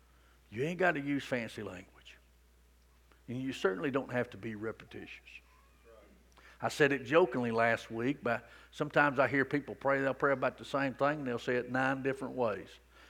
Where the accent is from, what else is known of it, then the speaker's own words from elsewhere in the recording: Rockmart, Georgia, United States; that I grew up in Rockmart, that I didn't grow up in England